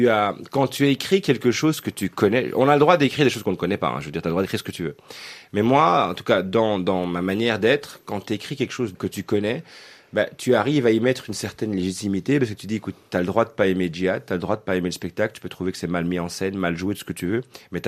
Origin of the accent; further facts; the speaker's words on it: Belgium; je suis belge musulman.